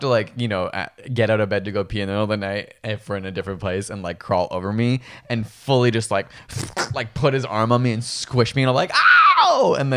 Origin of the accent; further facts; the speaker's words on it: Guelph, Ontario, Canada; In my hometown of Guelph, you would say Edinburgh.